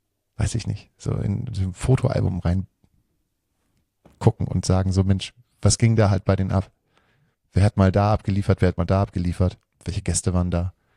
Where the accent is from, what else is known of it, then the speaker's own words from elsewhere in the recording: Germany; Ich meine, wir sind ja halt Deutsche, ne?